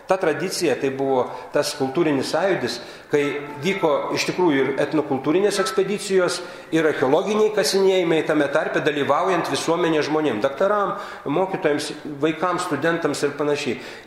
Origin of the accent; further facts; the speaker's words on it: Švenčionys, Vilnius County, Lithuania; aš iš Švenčionių kilęs, tai mano tėviškė